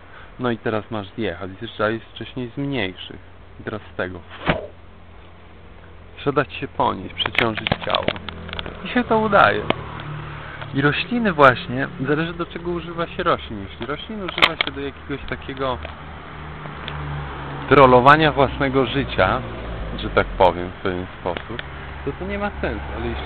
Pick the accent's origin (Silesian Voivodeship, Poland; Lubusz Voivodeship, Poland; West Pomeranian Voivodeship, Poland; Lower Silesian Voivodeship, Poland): Lubusz Voivodeship, Poland; Świebodzin; born there; Ja się urodziłem po prostu w Świebodzinie.